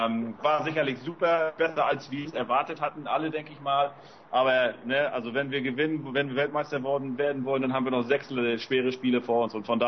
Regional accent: Germany; fragte mich, wo ich herkomme. Ich sage Deutschland

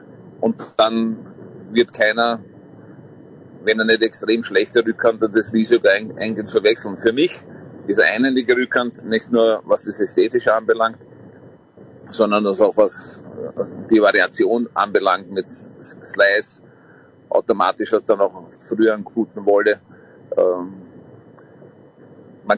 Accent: Austria; Da waren immer sehr viele tschechische Trainer bei uns in Österreich.

